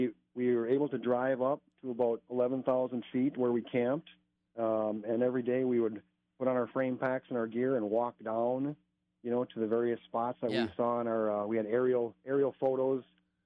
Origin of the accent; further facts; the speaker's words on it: Minnesota, United States; We're from Minnesota, flatlanders. We're not used to those mountains.